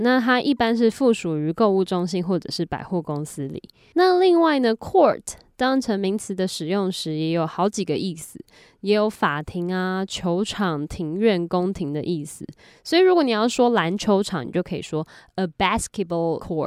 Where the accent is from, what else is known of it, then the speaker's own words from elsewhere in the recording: Taiwan; 例如我们台湾人可能就比较会知道中式的料理讲求大火快炒的热度